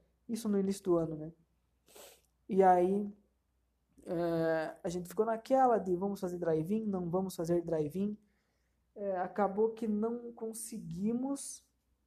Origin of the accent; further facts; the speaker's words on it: Ponta Grossa, Paraná, Brazil; sou aqui de Ponta Grossa, no Paraná.